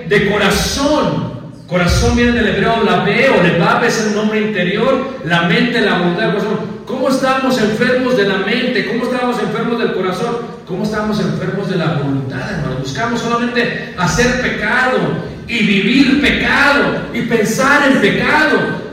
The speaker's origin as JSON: {"language": "Spanish", "region": "Mexico City", "country": "Mexico", "tie": "born or raised there", "said": "yo crecí en Ciudad de México"}